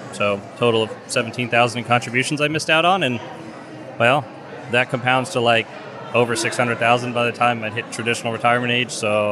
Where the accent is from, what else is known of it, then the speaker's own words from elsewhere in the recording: New Jersey, United States; I'm from New Jersey.